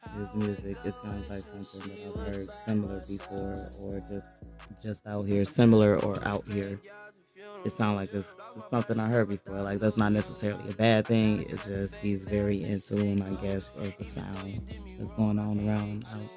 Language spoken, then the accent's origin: English; Chicago, Illinois, United States; And I'm from Chicago, so I would like drive down Lakeshore Drive, probably listen to this at nighttime